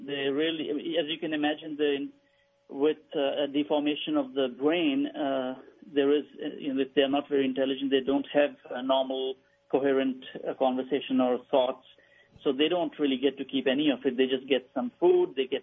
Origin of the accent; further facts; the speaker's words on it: Pakistan; moved away as an adult; now in United States; No, actually, I was born in Pakistan. I lived in Pakistan. I came to the United States to study. And then I got a job here, and then I've been here in the United States for about 26, 27 years now.